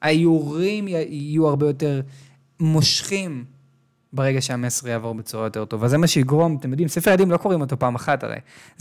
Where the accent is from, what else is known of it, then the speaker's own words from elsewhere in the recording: Tel Aviv, Tel Aviv District, Israel; נולדתי בתל אביב, גדלתי בתל אביב.